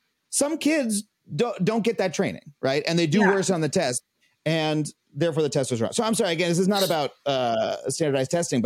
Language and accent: English; New York, United States; I grew up on Long Island in an affluent suburb.